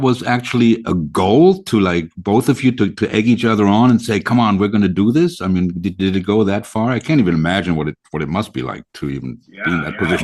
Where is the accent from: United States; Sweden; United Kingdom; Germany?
Germany; we're from Germany